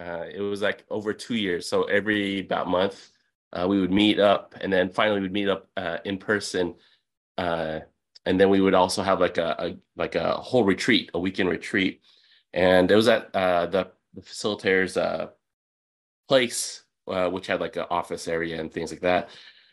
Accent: Philippines; I'm a Filipino. I'm the son of immigrants.

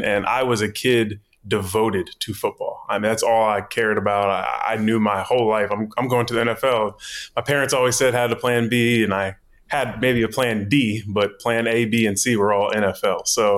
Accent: Laurel, Maryland, United States; So I'm from Laurel, Maryland. Virginia came into my history just through college. So I grew up in a Baptist church.

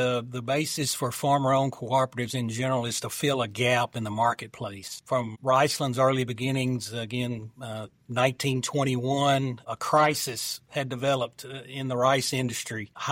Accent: Arkansas, United States; also born or lived in Washington, D.C.; when they found out I was from Arkansas, said, "You get ready to come home, let us know." And 2 years of D.C. is all a country boy needed. I made the call, came back home to Arkansas in 2003

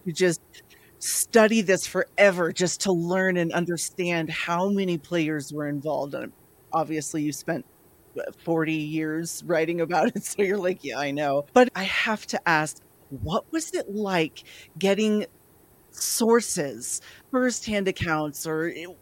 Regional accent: United States; And, you know, I wanted to ask, as an American

